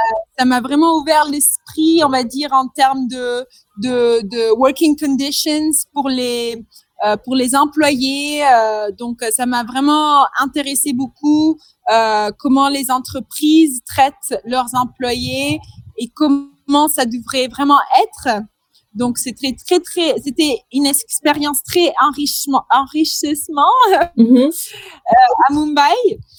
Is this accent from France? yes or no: no; Madagascar; moved away as an adult; also born or lived in Rome; Je suis italienne-indienne, mais j'ai grandi à Madagascar, donc je suis malgache. J'ai 27 ans, j'ai grandi à Madagascar, j'ai fait toutes mes études à Madagascar.